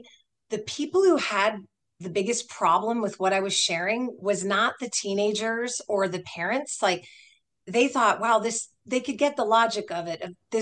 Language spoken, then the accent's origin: English; California, United States; I'm in Northern California, by the way, born and raised in California.